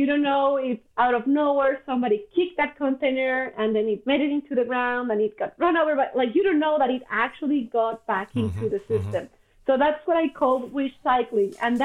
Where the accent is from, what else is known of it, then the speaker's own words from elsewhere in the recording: Mexico; English is a second language; Like I come from Mexico. And when I came here, we don't have a deposit system in Mexico.